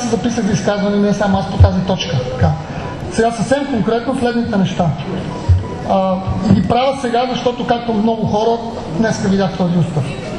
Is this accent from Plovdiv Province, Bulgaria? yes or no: no; Sofia, Sofia City, Bulgaria; Излишно аз не приемам, макар че съм от София